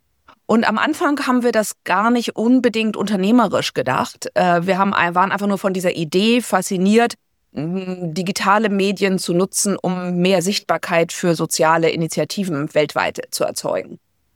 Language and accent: German; Hamburg, Germany; wie ich aufgewachsen war in Hamburg, in der deutschen Kultur so der 70er Jahre